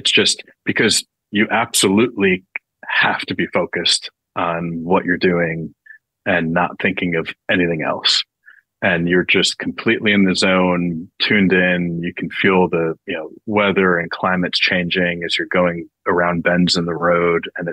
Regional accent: New Jersey, United States; So I grew up in the Northeast. You know, why some Italian kid from New Jersey was a good fit for this

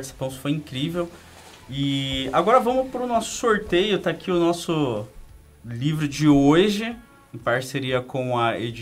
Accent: Egypt; moved away; como foram construídas as pirâmides do Egito, já que eu saí de Egito.

